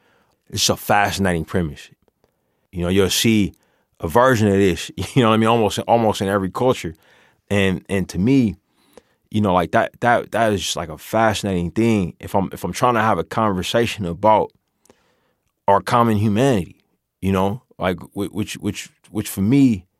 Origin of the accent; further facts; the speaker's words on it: Oakland, California, United States; I grew up in Oakland, which is very dominated by street culture.